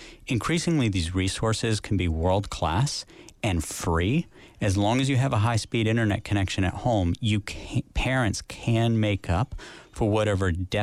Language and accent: English; West Virginia, United States; I'm increasingly thinking about places like my home state of West Virginia